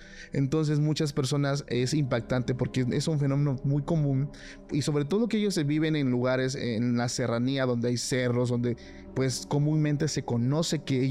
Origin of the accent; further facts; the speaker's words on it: Oaxaca, Mexico; Hay personas en los pueblos de Oaxaca, yo soy de Oaxaca